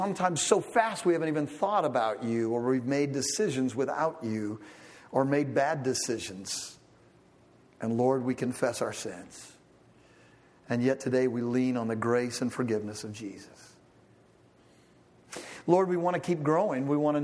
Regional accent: California, United States; I was raised in Southern California, you know, where one day out of the year, the smog, it was almost clear on Christmas Day.

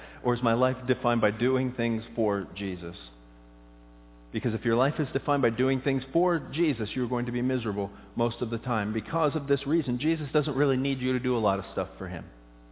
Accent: Florida, United States; It's because I came from South Florida, fished every day.

